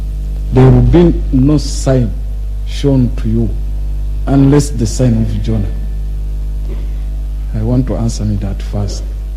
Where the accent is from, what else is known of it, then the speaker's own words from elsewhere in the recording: Cape Town, Western Cape, South Africa; Good evening. I'm from Cape Town.